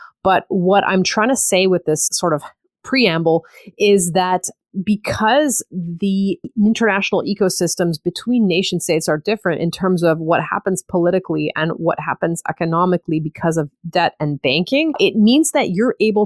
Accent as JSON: {"language": "English", "country": "Canada", "said": "because I'm a Canadian. I invest mostly in Canada"}